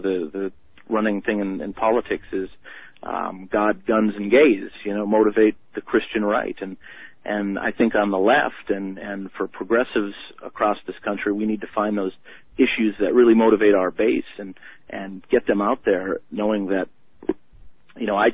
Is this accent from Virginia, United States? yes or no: no; Ely, Minnesota, United States; The city I grew up in Ely, has 96% voter turnout in many years.